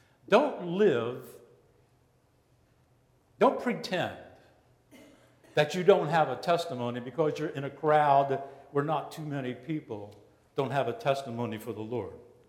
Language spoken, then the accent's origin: English; United States; as an American, I don't like those kind of things.